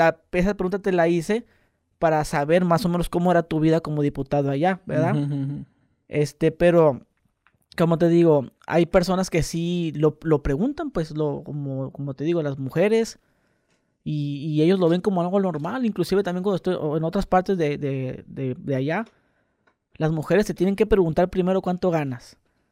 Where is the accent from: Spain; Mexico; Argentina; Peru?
Mexico; y nosotros como mexicanos esperamos que, oye, pues agárralo